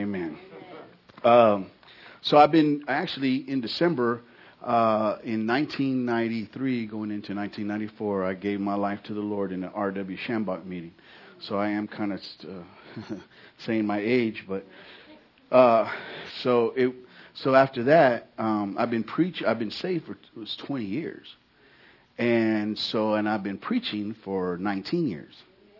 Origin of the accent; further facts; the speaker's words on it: San Antonio, Texas, United States; I am from San Antonio, and it's always an honor and privilege to come back to San Antonio